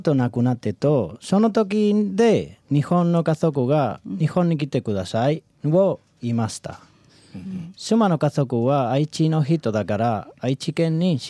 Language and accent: Japanese; Spain; now in Niigata, Japan; 私はスペイン人の人です。新潟に住んでいます。